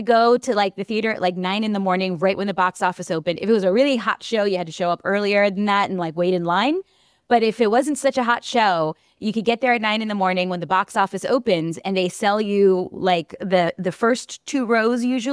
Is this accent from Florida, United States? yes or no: yes; Miami, Florida, United States; now in New York, United States; I grew up in Miami, Florida, though, and I'm a theater nerd through and through.